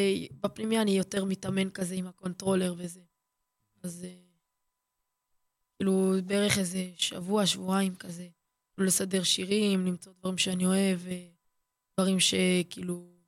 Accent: Yehud, Central District, Israel; אני בן 14, אני מיהוד מונוסון, שלא מכיר, במרכז.

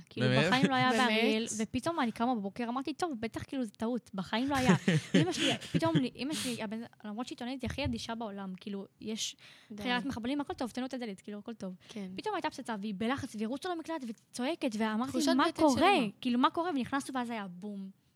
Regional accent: Ariel, Judea and Samaria, Israel; אני באתי מאריאל עם אח שלי

